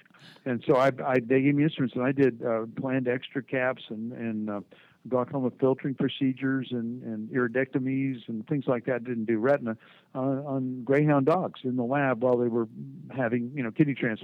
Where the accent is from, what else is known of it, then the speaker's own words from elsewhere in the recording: South Miami, Florida, United States; We moved to South Miami when he joined the faculty when I was in the third grade, and I went to Sunset Elementary School.